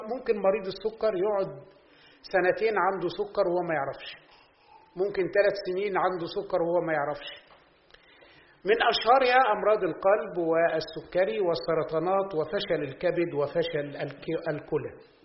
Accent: Egypt; التحدي مش عندنا في مصر بس، التحدي موجود في العالم كله.

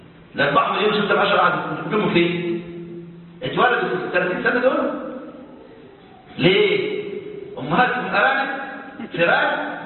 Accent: Egypt; بلدنا مصر

